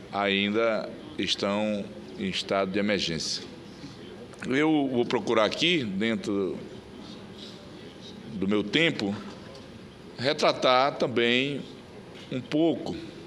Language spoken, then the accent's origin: Portuguese; Rio Branco, Acre, Brazil; eu que nasci em Rio Branco, nasci na 6 de agosto, já convivi com algumas alagações.